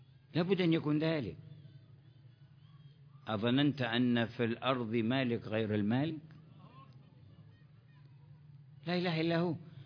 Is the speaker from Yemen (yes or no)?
yes; Yemen; عندنا في اليمن